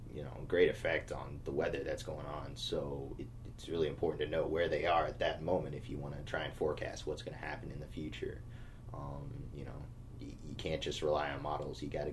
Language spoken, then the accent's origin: English; Thousand Oaks, California, United States; My birthday is September 7th, 1986. And my hometown is Thousand Oaks, California.